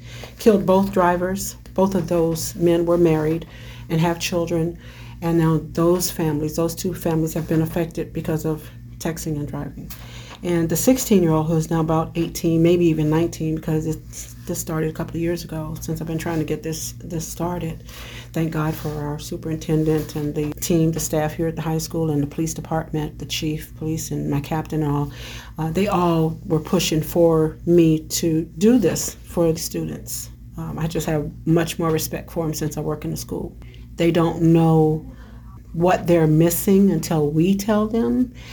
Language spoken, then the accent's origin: English; California, United States; I'm from California. I drove up Mount Baldy and down Mount Baldy at the age of 16.